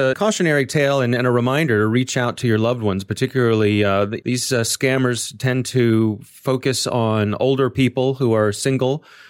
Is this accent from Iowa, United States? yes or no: no; Ellicott City, Maryland, United States; Yeah, this is my hometown.